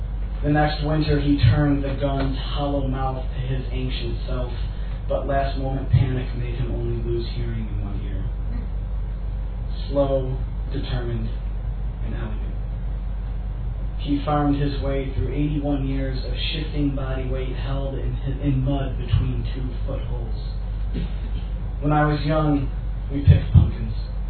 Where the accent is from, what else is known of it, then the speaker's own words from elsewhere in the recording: United States; I'm an American, obviously, and I've been living in Dublin for the past couple months, taking a semester of Trinity